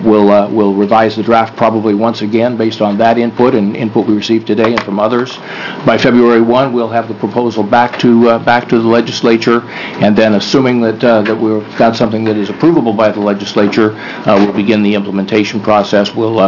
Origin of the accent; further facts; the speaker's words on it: Portland, Oregon, United States; from Portland, Chair of the Oregon Health Policy Board.